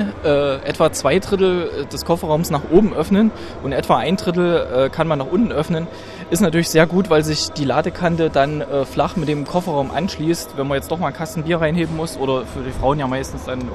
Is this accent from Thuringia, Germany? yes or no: yes; Gera, Thuringia, Germany; Okay, also die Einheimischen werden es wissen, wir sind aus Gera, ich weiß es nicht genau.